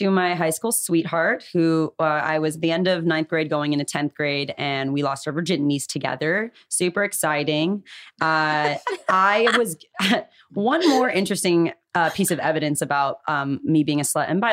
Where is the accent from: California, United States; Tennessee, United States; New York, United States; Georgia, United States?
California, United States; Calabasas; I grew up in Calabasas.